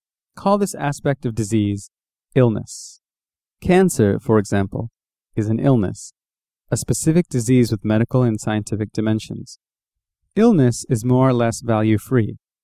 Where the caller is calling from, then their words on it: Monrovia, Montserrado, Liberia; I'm checking in from Congo Town Beach on the outskirts of Monrovia, the capital of Liberia in West Africa